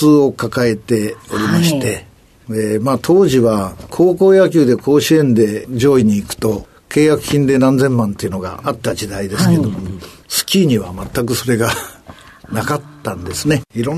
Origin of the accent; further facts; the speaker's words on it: Urasa, Niigata, Japan; 新潟県の浦佐という田舎町でございます。